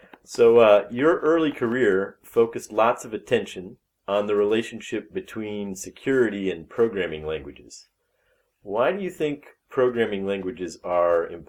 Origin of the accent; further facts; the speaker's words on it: Kingsport, Tennessee, United States; Greg and I grew up together in Kingsport, Tennessee, where we learned to code on Apple IIs